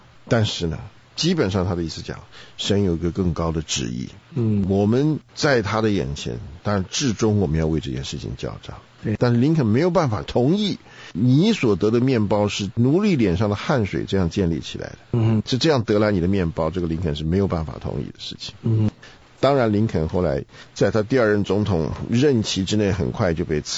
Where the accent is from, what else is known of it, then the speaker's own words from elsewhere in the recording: China; 那这个其实跟我们从中国来的人是很像